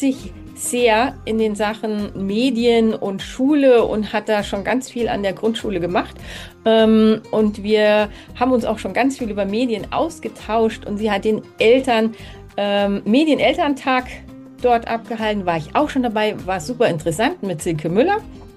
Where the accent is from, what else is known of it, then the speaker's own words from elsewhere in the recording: Erding, Bavaria, Germany; eine liebe Bekannte aus meiner alten Heimat in Erding, aus Oberding.